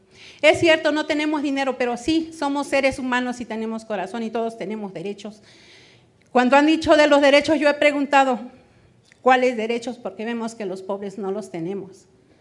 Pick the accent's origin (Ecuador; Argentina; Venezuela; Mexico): Mexico; Guerrero; Venimos de Guerrero, como ven, ya oyeron cómo está.